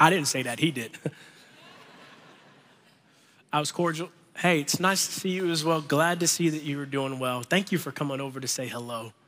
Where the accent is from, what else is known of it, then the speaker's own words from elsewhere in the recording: Florida, United States; I'm from Florida, so in the same way I walk up to an orange tree and I don't expect to get an apple.